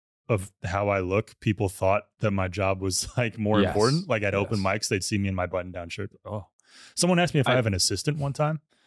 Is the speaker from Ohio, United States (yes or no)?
no; Connecticut, United States; also born or lived in Long Island; I grew up in Connecticut and I was born on the North Shore of Long Island.